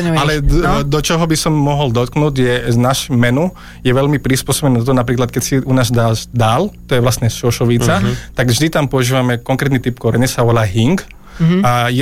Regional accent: Maharashtra, India; Slovak is a second language; Ja som ako keby z Maharashtra, takže my sme Maratha, to je kast

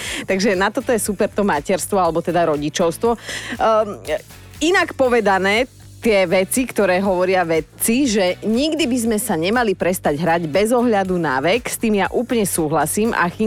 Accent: Borovce, Trnava Region, Slovakia; tak by sme mali takú bandu kamošov u nás v Borovciach a hrávali sme najprv teda futbal

